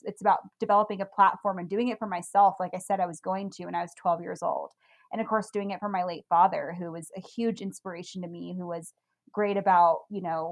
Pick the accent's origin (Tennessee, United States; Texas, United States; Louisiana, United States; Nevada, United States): Nevada, United States; Reno; I'm from Reno, Nevada, which is a very small town, and I'm in a small community in that town.